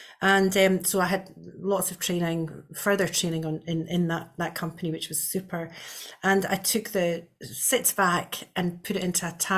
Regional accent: Edinburgh, Scotland, United Kingdom; I'm originally from Edinburgh.

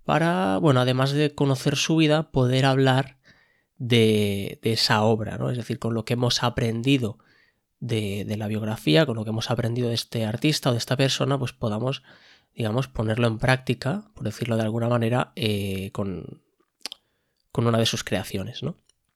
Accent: Barcelona, Catalonia, Spain; Además, yo soy de Barcelona

